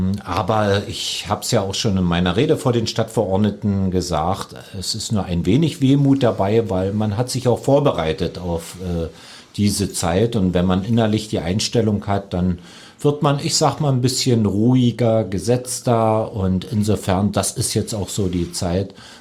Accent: Brandenburg, Germany; Stolz als Lausitzer

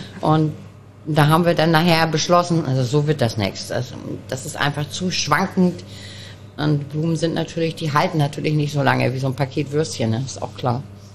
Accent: Hamburg, Germany; Du bist keine Fremde, sondern ich bin ja eine Hamburgerin, aber eben nicht aus St. Pauli.

